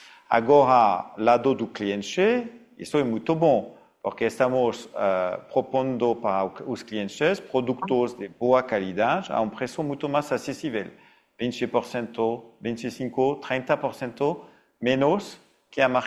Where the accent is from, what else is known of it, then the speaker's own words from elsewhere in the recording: France; Portuguese is a second language; now in Brazil; e como franceses morando aqui no Brasil, eu tenho que usar os dois sistemas bancários